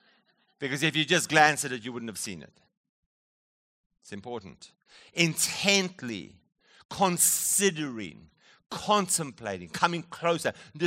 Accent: South Africa; when we visit South Africa and I come back from South Africa, I seem to not be talking about parking my car. I talk about park my car. I'm going to park my car in the garage. Because I've been around some of my fellow South Africans.

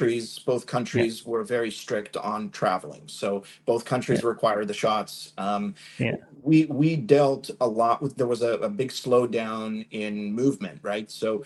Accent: Canada; now in United States; I'm originally Canadian, and I've been living down in the United States now for close to 20 years.

